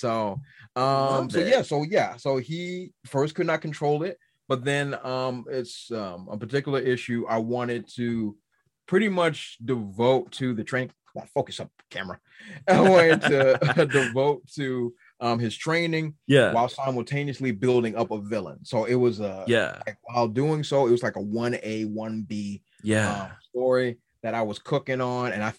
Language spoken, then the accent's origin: English; Washington, District of Columbia, United States; A little background. I'm from Washington, D.C.